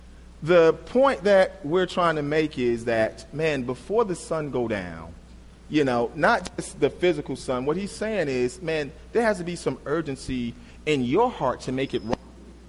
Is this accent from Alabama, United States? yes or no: yes; Selma, Alabama, United States; I grew up in Selma, Alabama, probably the most racist town in America, right?